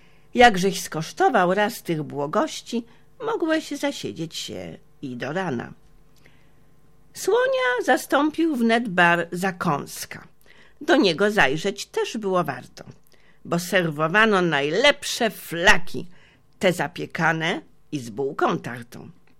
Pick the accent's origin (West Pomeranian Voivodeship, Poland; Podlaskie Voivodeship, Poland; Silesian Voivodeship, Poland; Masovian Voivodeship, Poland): Masovian Voivodeship, Poland; Warsaw; Mieszkam na Pradze od urodzenia. Tutaj przed laty życie tętniło.